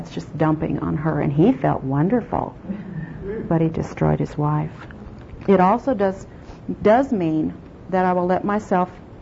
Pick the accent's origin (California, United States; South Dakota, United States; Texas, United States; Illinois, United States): South Dakota, United States; I grew up in South Dakota on a ranch 35 miles out in the country. The only thing that's there is cattle. There are no people. There are no trees. Just my little family and cattle.